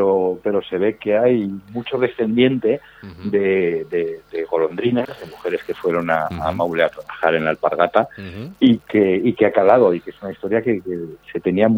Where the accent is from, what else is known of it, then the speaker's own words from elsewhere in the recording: Navarre, Spain; y nos propusieron a nosotros como navarros buscar una productora navarra involucrados en el proyecto.